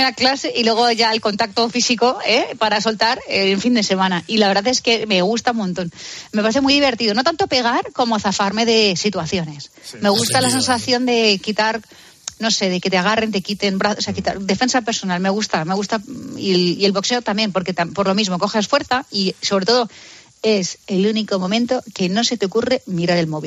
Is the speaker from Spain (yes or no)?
yes; Madrid, Community of Madrid, Spain; Adoro el centro de Madrid, la capital. Soy nacida en Chamberí, en mitad del atasco.